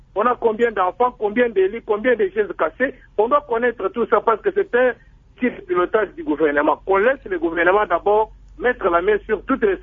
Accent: DR Congo; en tant que Congolais 100%

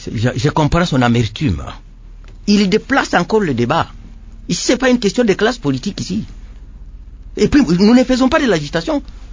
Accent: Kolwezi, Lualaba, DR Congo; Et Lubumbashi, pourquoi pas Kolwezi? Je viens de Kolwezi.

